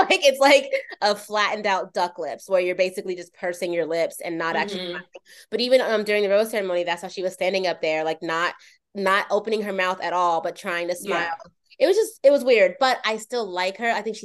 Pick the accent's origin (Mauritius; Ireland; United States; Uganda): United States; Philadelphia, Pennsylvania; Yeah, I'm from Philly, and I have three siblings.